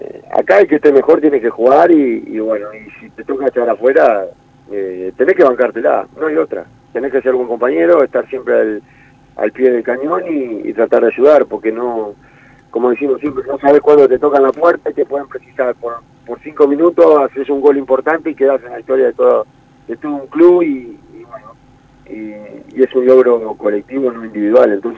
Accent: Uruguay; Eso no va a cambiar porque tenemos sangre, porque somos uruguayos y porque nos gusta jugar.

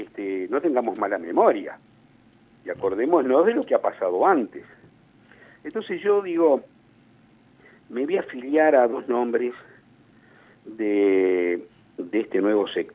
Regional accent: Uruguay; Y me gusta como uruguayo, te lo vuelvo a repetir.

